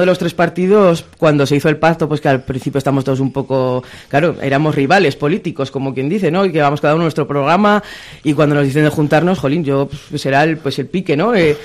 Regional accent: Spain; somos españoles

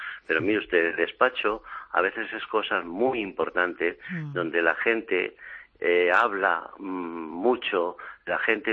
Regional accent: Madrid, Community of Madrid, Spain; soy de Madrid

